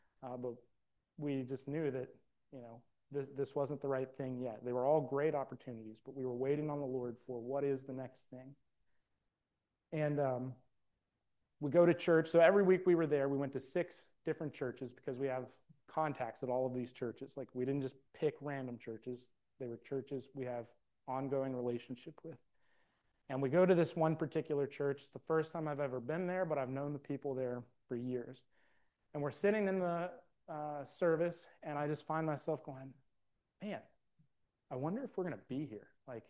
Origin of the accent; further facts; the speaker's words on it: West Virginia, United States; team in West Virginia is no longer our team, which was hard for me, especially to hear because it's my hometown.